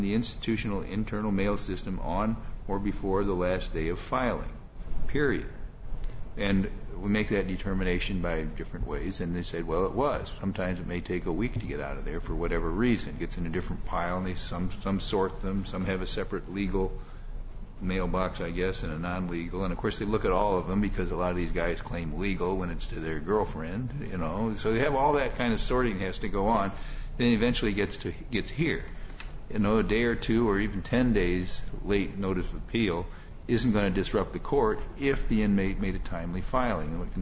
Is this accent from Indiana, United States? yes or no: yes; Indiana, United States; Well, I'm from Indiana, so I don't prefer either one of them.